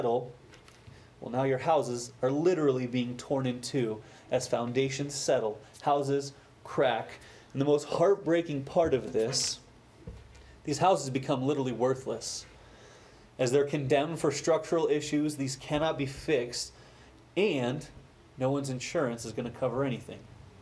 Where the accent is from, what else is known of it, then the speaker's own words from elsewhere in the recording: Alamogordo, New Mexico, United States; I grew up in Alamogordo, just across the mountains, yay. And there's a neighborhood there in Alamogordo